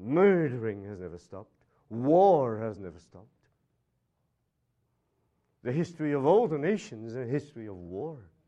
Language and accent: English; Philippines; I came from the Philippines. You know Philippines?